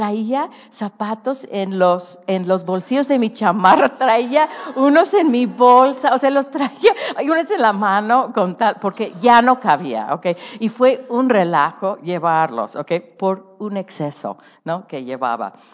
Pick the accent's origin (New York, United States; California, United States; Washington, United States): California, United States; San Francisco; born there; Yo soy totalmente de ciudad, nací en San Francisco, California y todo.